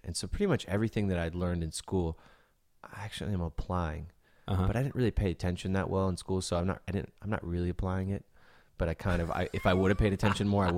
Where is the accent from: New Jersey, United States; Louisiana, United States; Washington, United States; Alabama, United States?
Washington, United States; Bellingham; I'm from Bellingham.